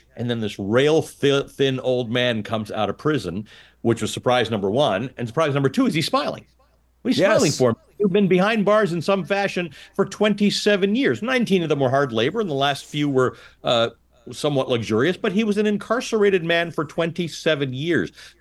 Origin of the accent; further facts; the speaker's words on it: Canada; I wasn't white in a fairly white society, but that wasn't a major issue growing up in Canada.